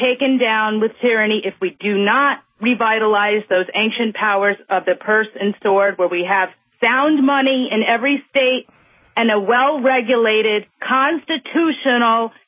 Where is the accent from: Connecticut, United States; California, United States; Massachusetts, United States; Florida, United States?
Connecticut, United States; Hello, Robert. I am from Connecticut